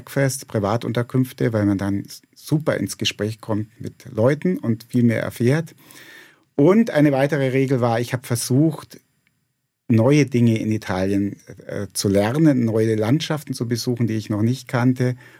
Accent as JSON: {"language": "German", "town": "Tutzing", "region": "Bavaria", "country": "Germany", "tie": "born or raised there", "said": "Ich bin im Süden von München aufgewachsen, in Tutzing am Starnberger See."}